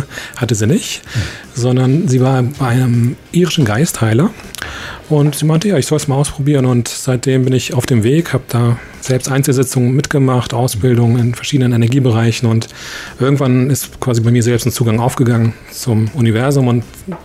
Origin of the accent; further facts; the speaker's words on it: Germany; ich komme aus Deutschland und ich beschäftige mich mit spiritueller Heilung